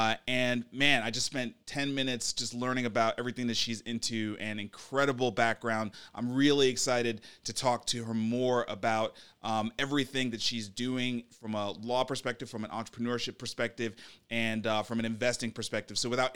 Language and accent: English; Brooklyn, New York, United States; now in Nashville, United States; a dude who I grew up with in Brooklyn. We were in Jack and Jill in Brooklyn together